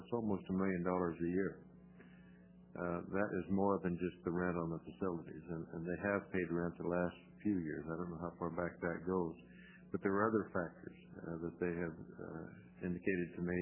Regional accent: United States; I'm not trying to beat up on my hometown county, believe me

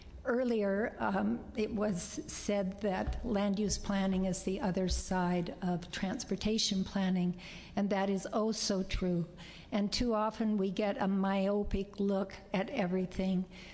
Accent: Hillsboro, Oregon, United States; born there; I was born in Hillsboro, as was my great-grandfather.

